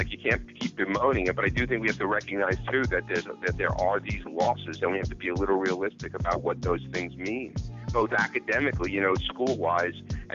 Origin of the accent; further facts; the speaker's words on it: New York City, New York, United States; but I grew up in New York City in a relatively, you know, nice area, you know, Staten Island and stuff.